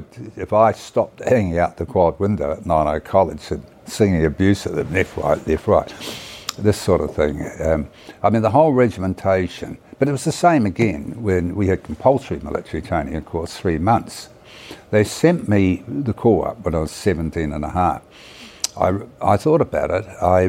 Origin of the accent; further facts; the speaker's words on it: Lower Hutt, Wellington, New Zealand; Well, I'm growing up in State House, Lower Hutt.